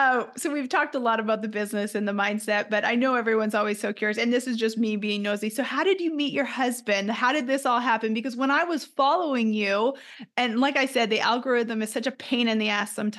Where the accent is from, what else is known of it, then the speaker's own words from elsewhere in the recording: Edmonton, Alberta, Canada; Let me tell you, I grew up in Edmonton.